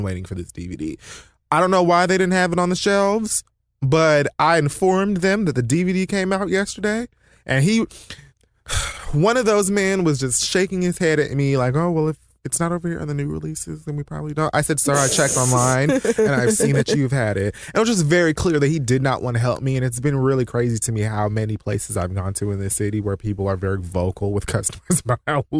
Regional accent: Oregon, United States; being that I'm from Oregon, I didn't know people were from there, and most of the people who ask me this stupid shit are from Oregon, too

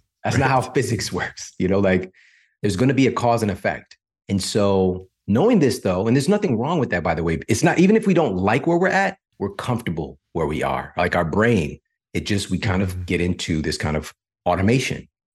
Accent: St. Louis, Missouri, United States; But I'm from St. Louis. Monsanto, that's home base.

